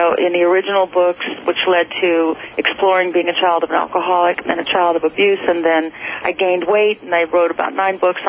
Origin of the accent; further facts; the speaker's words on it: Ireland; Actually, I write, because I'm Irish, and we Irish either drink or write.